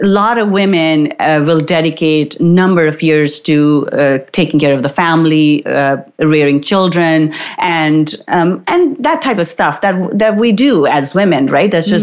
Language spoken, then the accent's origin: English; India; now in Canada; I remember when I was a new immigrant to Canada. I moved here with my family from India.